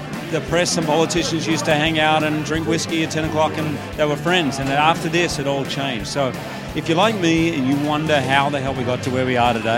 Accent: Australia; I'm an Aussie. I don't get the vote

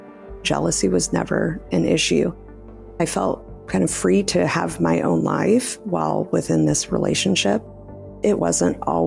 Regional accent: Indianapolis, Indiana, United States; I was raised in Indianapolis. I had a wonderful upbringing, a phenomenal family.

